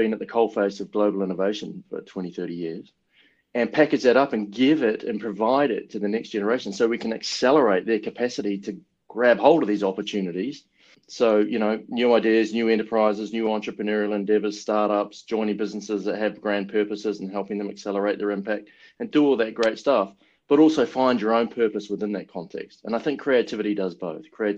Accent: New Zealand; accent: Kiwi; my accent is pretty flat, you know, and thick. And so I'm very Kiwi in that way. And, you know, you grow up in New Zealand.

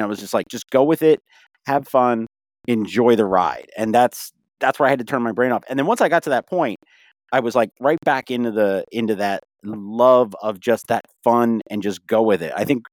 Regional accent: Philadelphia, Pennsylvania, United States; Being that I'm from the Philadelphia area, he was a coach for the 76ers.

